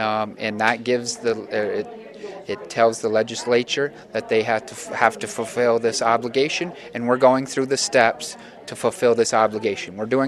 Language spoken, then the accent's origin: English; Chateaugay, New York, United States; Chateauguay is my hometown, as you mentioned.